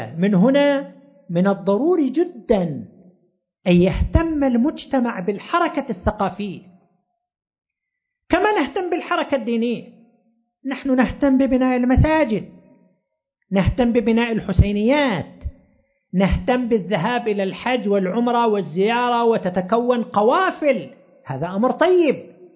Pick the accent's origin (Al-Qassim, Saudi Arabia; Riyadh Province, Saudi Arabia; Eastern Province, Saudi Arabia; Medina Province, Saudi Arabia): Eastern Province, Saudi Arabia; Qatif; تأسست عندنا في القطيف دار نشر